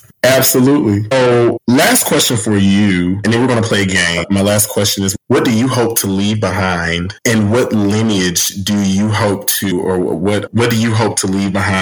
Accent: South Carolina, United States; growing up in the South. For me, you know, which South Carolina is the Bible state of the freaking world.

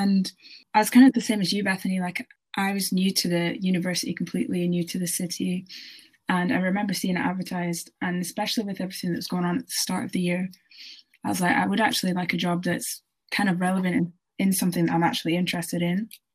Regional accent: Elgin, Scotland, United Kingdom; So I'm from Scotland. I was born in a town called Elgin. It's literally at the very like northeast. Probably nobody's heard of it. And I'm part Scottish, part Jamaican on my dad's side, and Scottish on my mum's side.

